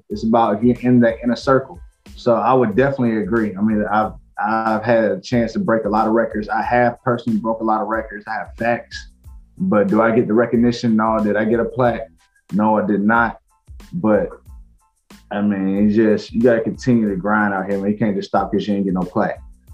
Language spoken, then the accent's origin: English; Atlanta, Georgia, United States; So I'm from Atlanta. I'm from here. This is my city, man. So I was born here. So I ain't just no transplant. I'm from here for real.